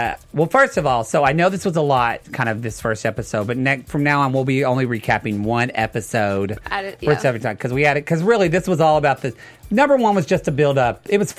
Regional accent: the South, United States; because I am from the South, and especially being like gay and like loving Wonder Woman.

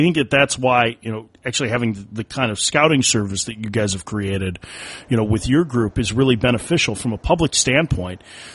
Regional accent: Minnesota, United States; I'm from Minnesota and really went down there to check out Mr. Buxton play.

